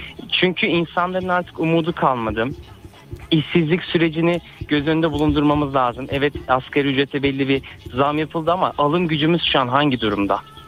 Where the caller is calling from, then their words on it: Ankara, Turkey; Ankara'dan bağlanıyorum. Kendim kamuda çalışıyorum, hemşireyim.